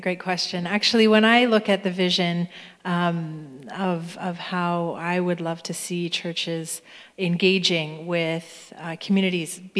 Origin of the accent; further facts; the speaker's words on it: Canada; born there; sees me as a Canadian-born person any differently